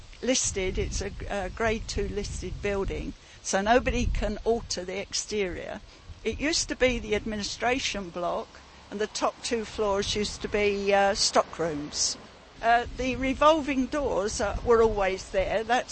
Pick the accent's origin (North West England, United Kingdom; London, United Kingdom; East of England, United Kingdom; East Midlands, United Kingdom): London, United Kingdom; moved away; when we came here from the East End of London, we didn't have a bathroom or an inside toilet.